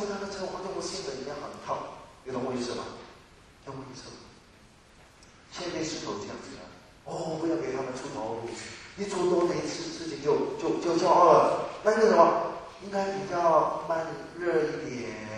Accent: Hong Kong; 我们香港人比较保守落后一点。我们香港的父母真是这样。

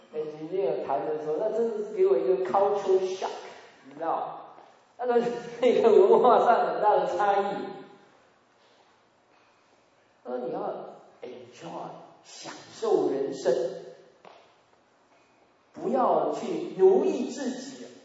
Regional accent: China; 还赚钱养儿防老，他没有办法去了解我们中国人这种观念。

